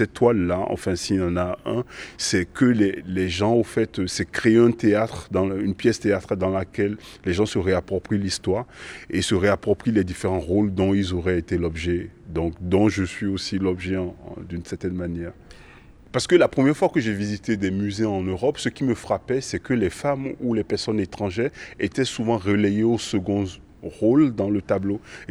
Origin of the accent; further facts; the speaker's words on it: Benin; je viens de l'Est Dahomey, qui est aujourd'hui le Bénin